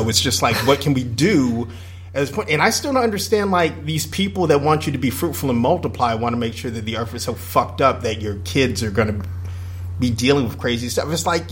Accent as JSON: {"language": "English", "town": "Atlanta", "region": "Georgia", "country": "United States", "tie": "born or raised there", "said": "because I went to Howard for 2 years, and growing up in Atlanta, so we knew that song in and out"}